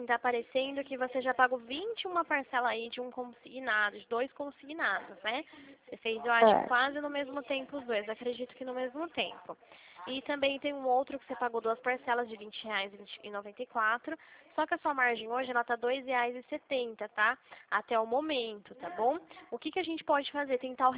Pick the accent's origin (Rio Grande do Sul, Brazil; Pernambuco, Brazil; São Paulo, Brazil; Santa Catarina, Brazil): São Paulo, Brazil; Limeira; Eu sou aqui de Limeira.